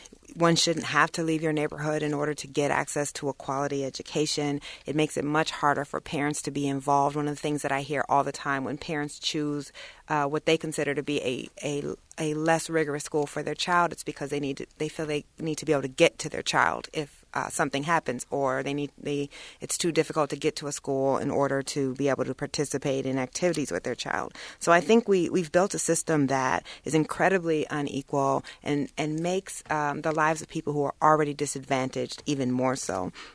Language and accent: English; Midwest, United States; I was part of a voluntary desegregation plan in my hometown. I grew up in the Midwest.